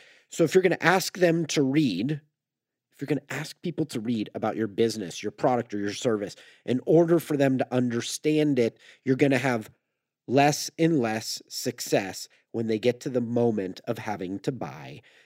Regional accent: California, United States; I'm from California. That's how we nurture.

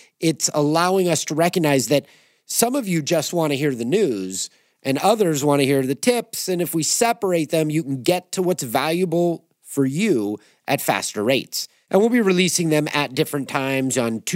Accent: California, United States; I know that because I grew up in California. That was fourth grade history.

